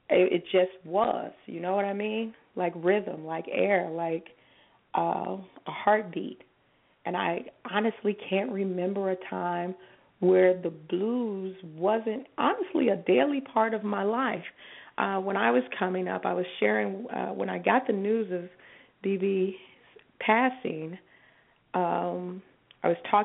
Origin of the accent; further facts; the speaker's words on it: Chicago, Illinois, United States; for me as a Chicagoan, blues and gospel are as thick and real in that environment as the air itself.